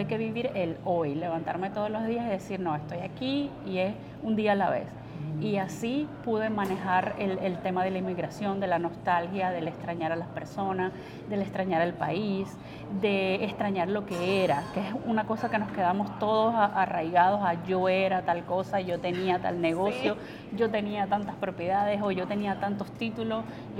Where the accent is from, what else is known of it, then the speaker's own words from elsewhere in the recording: Venezuela; venezolana, inmigrante como muchos que nos ven